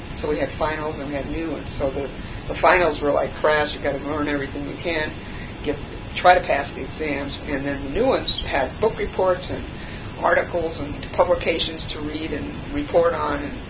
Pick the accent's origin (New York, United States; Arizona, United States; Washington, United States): New York, United States; Long Island; Okay, I was born in New York City. Grew up on Long Island.